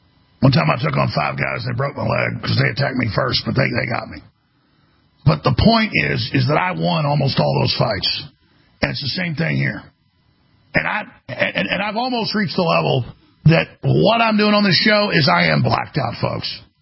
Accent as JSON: {"language": "English", "town": "Dallas", "region": "Texas", "country": "United States", "tie": "born or raised there", "said": "I remember growing up in Dallas, man"}